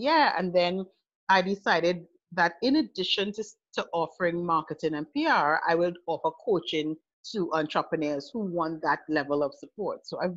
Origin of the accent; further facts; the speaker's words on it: Trinidad & Tobago; everybody thinks, you know, when you say you're from the Caribbean, oh, you're from Jamaica. No, I'm from Trinidad and Tobago.